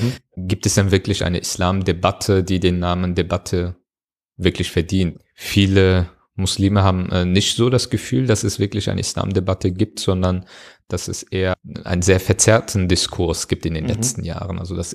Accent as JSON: {"language": "German", "country": "Germany", "said": "Eltern stammen natürlich aus der Türkei und ich habe natürlich auch sehr viel von der türkischen Kultur vermittelt bekommen. Aber Deutschland ist meine Heimat und die deutsche Kultur ist für mich keine fremde Kultur, sondern das ist meine Kultur. Und das ist ganz klar auch vereinbar mit meinem muslimischen Glauben"}